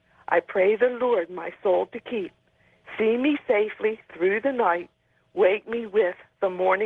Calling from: Baltimore, Maryland, United States; from Baltimore.

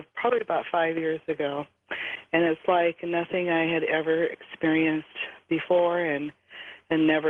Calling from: Everson, Washington, United States; I'm calling from Everson, Washington.

